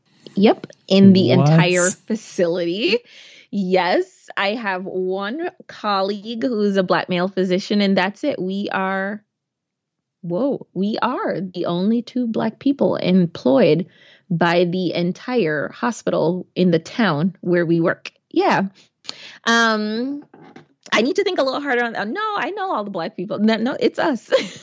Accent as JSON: {"language": "English", "region": "New York", "country": "United States", "tie": "born or raised there", "said": "I grew up right outside the Bronx."}